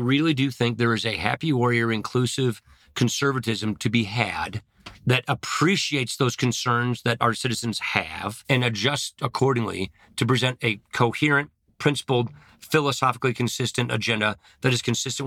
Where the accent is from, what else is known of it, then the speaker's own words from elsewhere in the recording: Janesville, Wisconsin, United States; I come from Janesville, Wisconsin. I represent the Rust Belt.